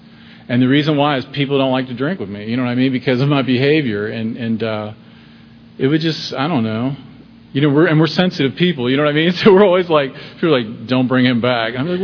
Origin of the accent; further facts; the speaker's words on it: Ohio, United States; I'm from Ohio, so I'd be out hitchhiking, you know, in the snow